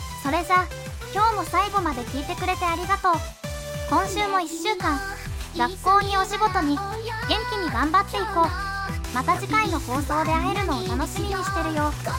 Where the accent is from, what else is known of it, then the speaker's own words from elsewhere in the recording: Saitama, Japan; アーシの地元埼玉には何にもないけど、